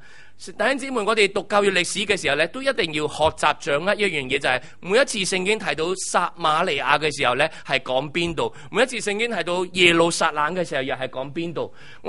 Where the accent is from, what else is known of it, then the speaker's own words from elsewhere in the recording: Hong Kong; 我们香港人心目中的领袖呢